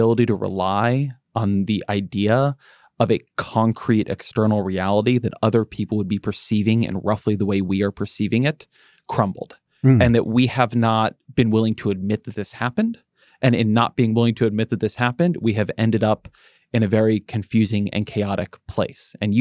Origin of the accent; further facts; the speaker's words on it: United States; So I'm American. I'd never heard